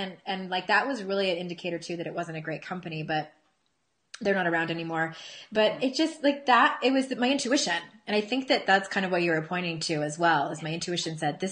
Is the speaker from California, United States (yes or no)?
yes; San Diego, California, United States; I grew up in San Diego, so a lot of them went to USC or UCLA